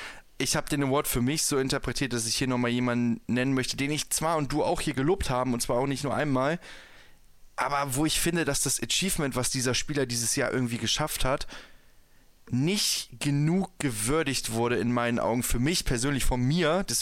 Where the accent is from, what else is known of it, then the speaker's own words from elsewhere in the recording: Hamburg, Germany; Das muss man auch als Hamburger nahtlos sagen.